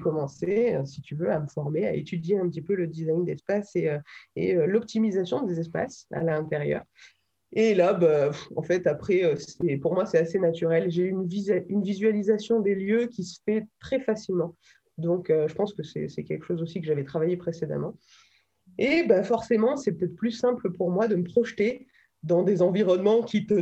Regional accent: Lyon, Auvergne-Rhône-Alpes, France; born there; Et bien avant, j'étais lyonnaise, je suis lyonnaise de naissance

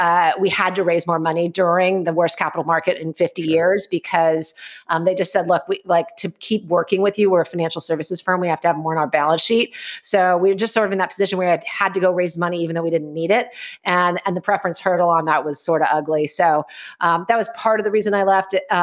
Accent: California, United States; also born or lived in Arizona; I'm a little bit of a Silicon Valley baby. I usually say that I was born in California, even though that's just a complete lie. It's just easier. I was born in Arizona.

